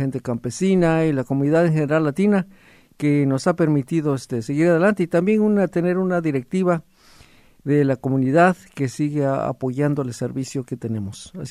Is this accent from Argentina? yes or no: no; Oaxaca, Mexico; Yo soy mixteco de Oaxaca, de la Mixteca Baja